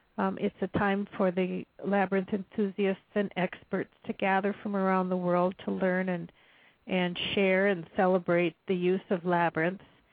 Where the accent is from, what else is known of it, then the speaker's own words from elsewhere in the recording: Minnesota, United States; I was approached by one of the board members who knew I was from Minnesota.